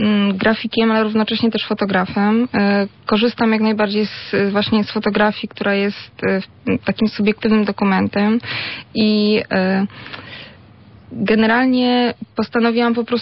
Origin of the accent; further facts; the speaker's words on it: Łódź, Łódź Voivodeship, Poland; urodziłam się w Łodzi i w niej mieszkam już póki co całe swoje życie.